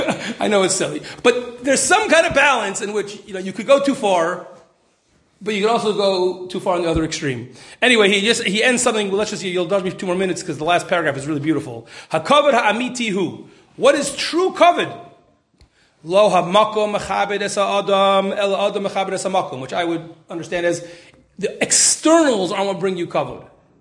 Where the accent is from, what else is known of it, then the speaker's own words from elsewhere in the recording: United States; I'm American. Like, I do want my son, not just wear a white shirt